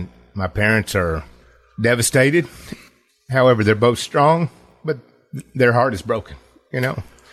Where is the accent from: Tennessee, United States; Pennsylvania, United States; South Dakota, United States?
Tennessee, United States; Mount Juliet; Greg and I grew up in Mount Juliet and in the Mount Juliet Hermitage area.